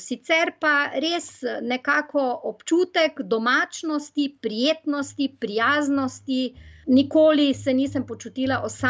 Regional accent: Maribor, Drava, Slovenia; da sem kot seveda Mariborčanka, to je manjše mesto

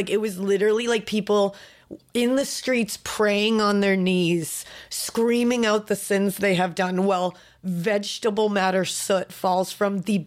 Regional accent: New England, United States; I was like, I'm from New England.

